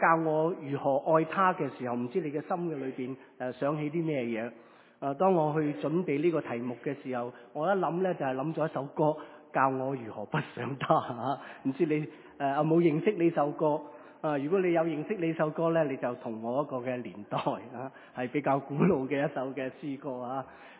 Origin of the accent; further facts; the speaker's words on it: China; 我们中国人很喜欢吃东西